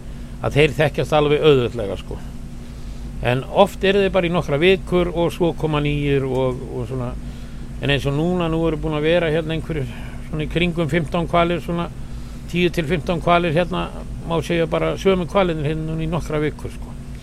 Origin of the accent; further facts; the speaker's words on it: Hrísey, Northeastern Region, Iceland; Ég fættur uppalinn í Hrísey og Eyjafirði